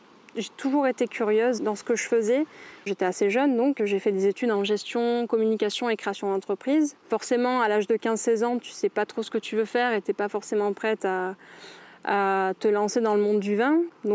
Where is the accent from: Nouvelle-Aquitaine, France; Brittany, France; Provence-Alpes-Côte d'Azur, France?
Provence-Alpes-Côte d'Azur, France; Avignon; now in Venasque, France; je suis native du Vaucluse, donc je suis d'Avignon à la base, puis je me suis installée sur Venasque il y a 5 ans.